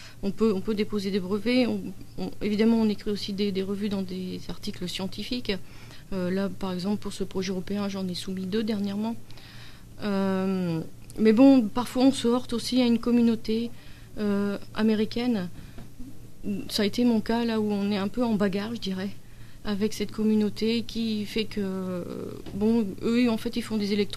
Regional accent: France; En tant que petit Français

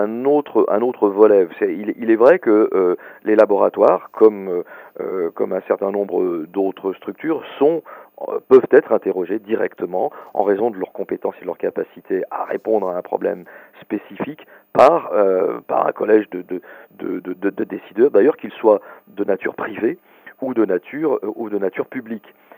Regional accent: Nouvelle-Aquitaine, France; en région Aquitaine, qui est ma région d'origine

